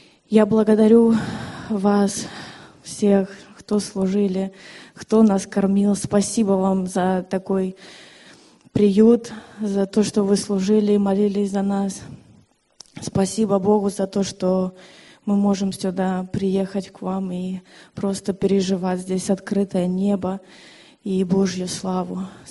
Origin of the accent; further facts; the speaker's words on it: Ukraine; now in Spain; Я родом из Украины и живу в Испании.